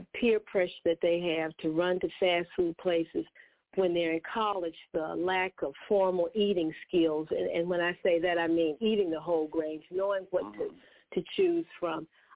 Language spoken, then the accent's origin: English; the South, United States; I mean, I know growing up in the South, my parents had a garden.